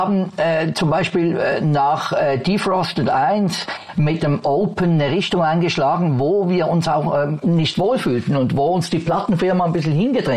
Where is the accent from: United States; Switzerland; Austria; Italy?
Switzerland; wir sind Schweizer